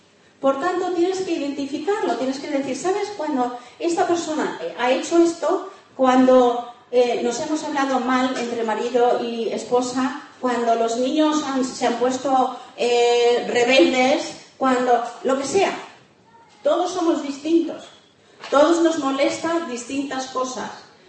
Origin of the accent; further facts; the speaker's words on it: Argentina; ¿Te acuerdas que te dije que nací en Argentina, ahí los niños eran bastante crueles conmigo?